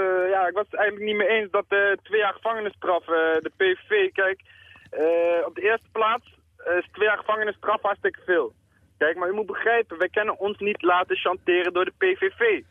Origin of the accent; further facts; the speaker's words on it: Nijmegen, Gelderland, Netherlands; ik kom zelf uit Nijmegen